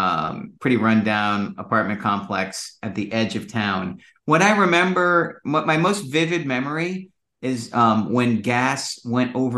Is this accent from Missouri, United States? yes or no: no; Gainesville, Florida, United States; I'm from Gainesville, Florida, believe it or not. Yeah, my folks met at the University of Florida. So I spent a couple of years of my early youth in Gainesville